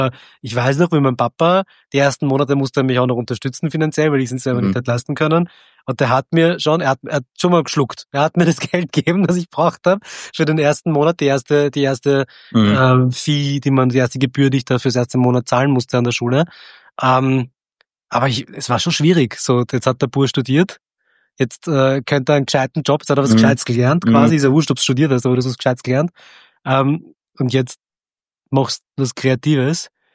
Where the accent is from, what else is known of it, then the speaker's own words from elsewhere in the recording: Vienna, Austria; ich bin in Wien aufgewachsen, geboren und aufgewachsen, aber als ich 18 war